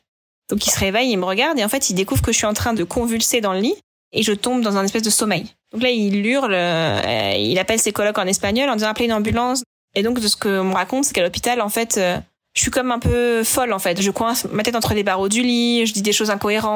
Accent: Normandy, France; il sait que je suis normande

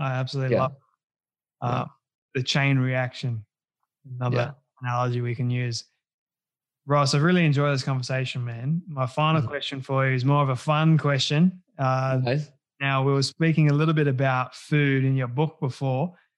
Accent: Australia; I'm like, well, I think I'm more Australian for not liking it. I am Australian for liking it.

